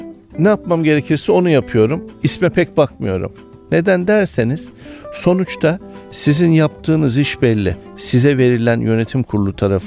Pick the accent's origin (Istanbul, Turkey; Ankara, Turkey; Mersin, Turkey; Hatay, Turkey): Mersin, Turkey; Biz Mersinliyim ben. Evet. Babam bize haftada en az iki kere balık yedirdi.